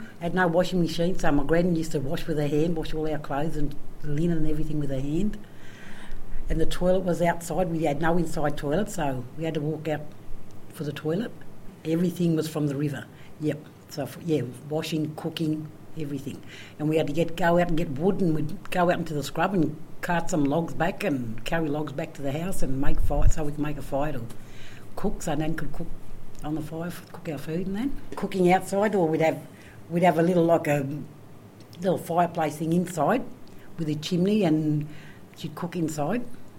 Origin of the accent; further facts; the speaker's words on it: Walgett, New South Wales, Australia; I'm from Walgett, born and bred in Walgett. I went to school in Walgett, lived on Nemai Reserve, and then I moved to town with my nan.